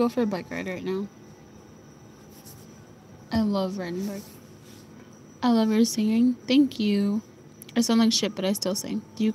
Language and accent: English; Philippines; I'm from Philippines.